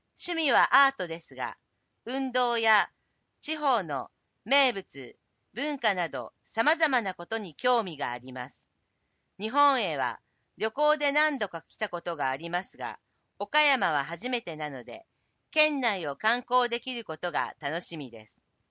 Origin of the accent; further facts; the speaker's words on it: Australia; Japanese is a second language; now in Japan; オーストラリアから来ました